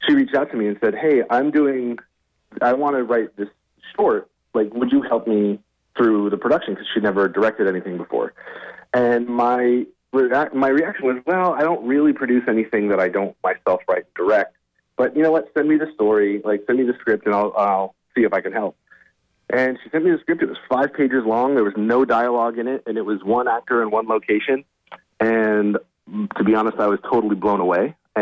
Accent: Maine, United States; I think that the small town Maine that I grew up in, there's a very strange atmosphere arou

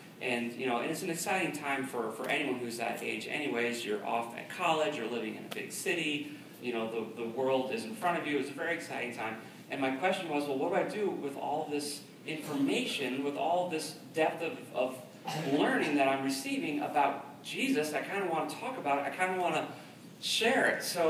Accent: Preston, Connecticut, United States; Growing up in Preston and in southeastern Connecticut, I didn't have access to the kinds of Bible training and teaching that I did at an actual Bible college.

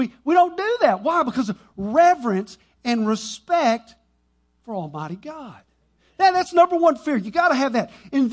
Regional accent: Duncanville, Texas, United States; He died in Plano, Texas, right up kind of north of where I grew up there in Duncanville on the south side.

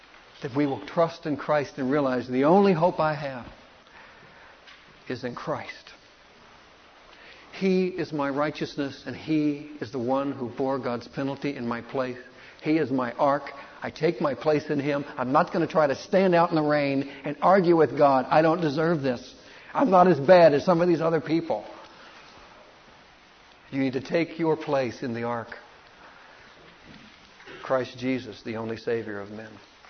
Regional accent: United States; I'm an American and I'm dripping with sexuality.

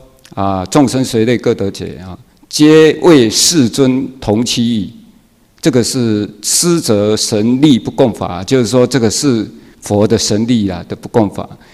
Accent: Fujian, China; 而是我们福建人，

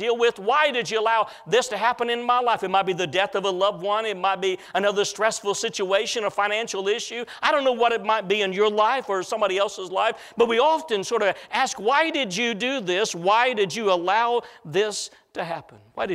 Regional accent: Illinois, United States; we walked around the square, the little town where I was raised in Illinois

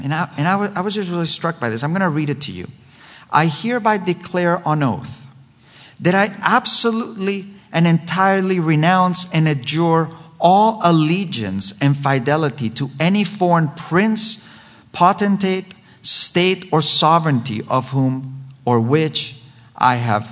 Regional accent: Spain; English is a second language; now in United States; I was born and raised in Spain. I mean, I had served in the U.S. Army, but I sort of felt between two worlds.

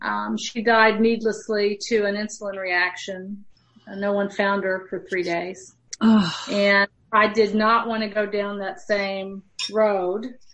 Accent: Tennessee, United States; I am from Middle Tennessee on I-40, which crosses the U.S. east and west. And I'm about an hour and a half from Nashville and about 2 hours from Knoxville.

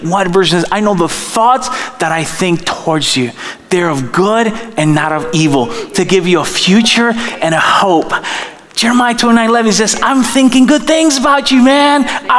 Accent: Dominican Republic; I'm from the Dominican Republic.

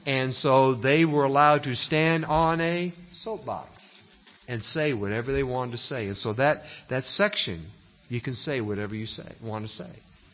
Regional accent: Northampton, Massachusetts, United States; In fact, the church I grew up in Massachusetts was the first church in Northampton, Massachusetts.

